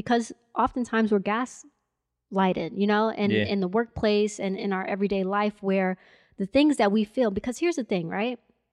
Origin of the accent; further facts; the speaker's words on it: United States; I have a different reality from her because I grew up in America.